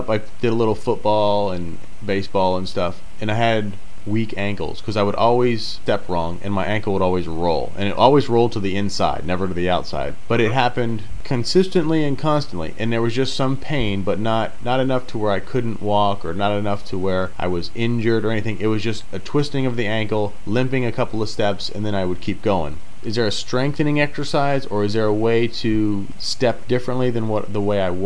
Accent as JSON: {"language": "English", "town": "Fort Lauderdale", "region": "Florida", "country": "United States", "said": "I'm from Fort Lauderdale, and of course, growing up, you know, I was a big Dolphins fan"}